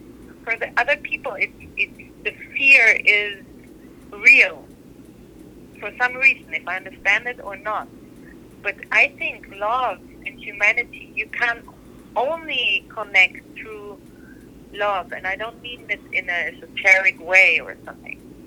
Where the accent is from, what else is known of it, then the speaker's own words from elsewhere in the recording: Germany; when I grew up in Germany, I was like, oh, they're different somehow, and they, I don't know. So it was difficult for me to grow up here in Germany, and we were always the kind of strangers.